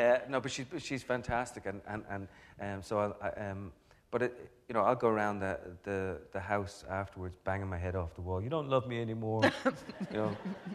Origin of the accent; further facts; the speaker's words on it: Ireland; the whole thing about being Irish is that, yes, we do have all that music going on